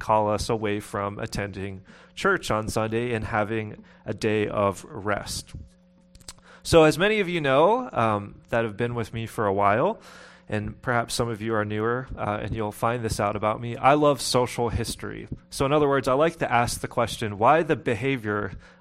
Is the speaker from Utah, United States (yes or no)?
no; Pennsylvania, United States; So I'm from Pennsylvania, not from New Jersey, right?